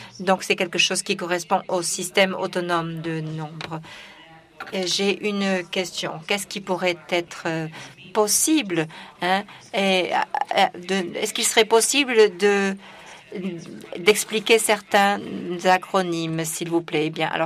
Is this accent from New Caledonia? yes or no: no; Nigeria; je suis du Nigeria